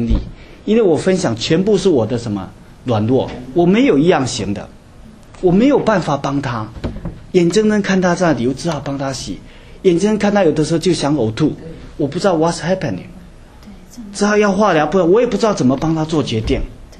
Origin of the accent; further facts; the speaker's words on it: China; now in United States; 特别我们从大陆来的